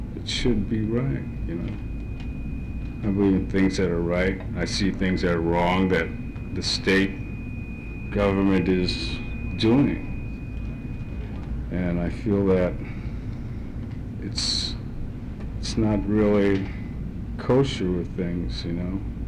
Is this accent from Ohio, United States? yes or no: no; Alaska, United States; well, like me, I'm from Tlaloc, and I got stocks in Sea Alaska, which in my own village, I don't have no vote in our say-so, you know.